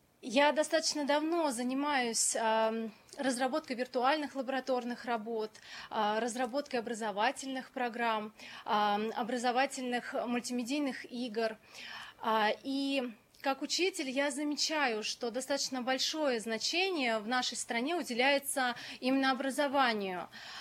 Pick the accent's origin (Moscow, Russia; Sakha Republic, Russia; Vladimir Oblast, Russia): Vladimir Oblast, Russia; Yuryev-Polsky; Я сама уроженец города Юрьев-Польский, тоже Владимирской области. Мой родной город находится в 40 километрах от Кольчугино.